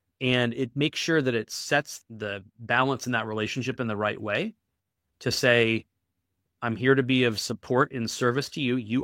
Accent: East Coast, United States; So anybody who's from the East Coast, I grew up on the East Coast of the US, when it snows, the schools close sometimes.

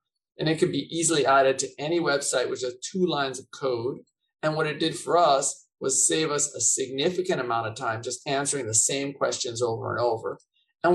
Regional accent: San Diego, California, United States; I was brought up in San Diego, but after graduate school, moved over here

